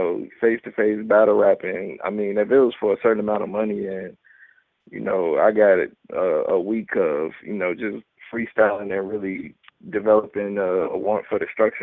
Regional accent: Chicago, Illinois, United States; every time we'd go out there and visit him, because I'm from Chicago

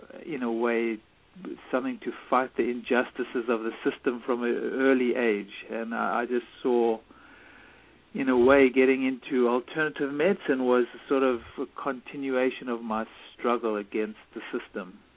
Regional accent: South Africa; growing up in South Africa as a white South African under apartheid

